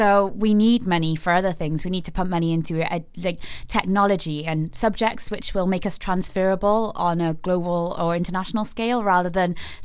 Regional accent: Wales, United Kingdom; and I'm from Wales.

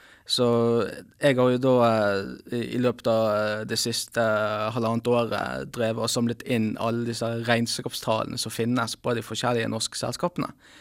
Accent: Bergen, Vestland, Norway; now in Svalbard, Norway; Jeg er her fra Bergen, men akkurat nå så bor jeg da faktisk på Svalbard.

